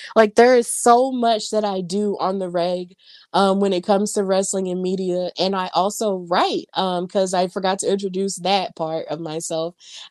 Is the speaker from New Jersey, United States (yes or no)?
no; Birmingham, Alabama, United States; it was live in my hometown of Birmingham, Alabama, and at the Legacy Arena.